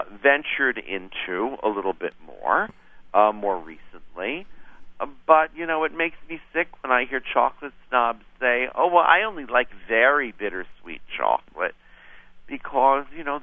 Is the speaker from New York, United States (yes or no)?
no; Newark, New Jersey, United States; I grew up in New Jersey, in Newark.